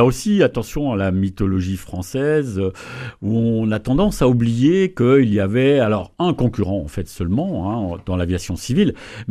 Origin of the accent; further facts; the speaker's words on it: France; Nous sommes français, donc on a une vision un peu des fois franco-française.